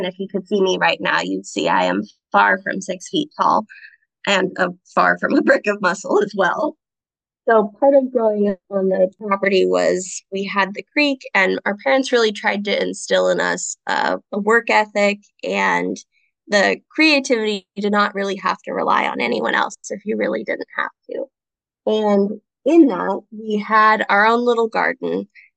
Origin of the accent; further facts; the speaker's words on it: Grants Pass, Oregon, United States; my brain goes back to childhood and growing up in Southern Oregon. I was born and raised in Grants Pass on 5 acres, and I absolutely loved it.